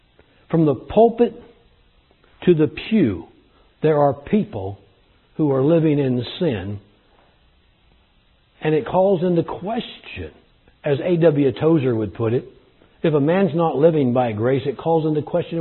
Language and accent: English; California, United States; Growing up in California, I lived out there for 19, 20 years.